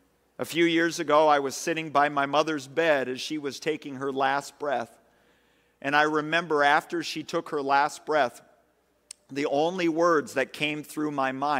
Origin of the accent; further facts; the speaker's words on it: Spencer, Iowa, United States; In my hometown of Spencer, Iowa, which is in the northwest corner of Iowa